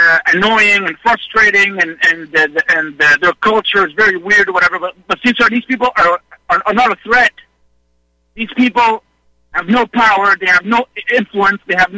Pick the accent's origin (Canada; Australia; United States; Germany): Canada; like I'm a Canadian nationalist as well, patriot.